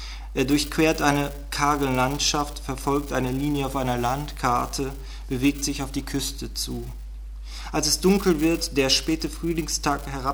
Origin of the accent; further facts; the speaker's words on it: Berlin, Germany; ich komme aus Berlin